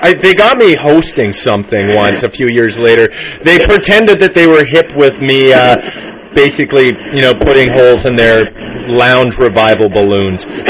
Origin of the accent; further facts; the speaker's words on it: Fort St. John, British Columbia, Canada; I'm from Fort St. John. I spent 19 years there.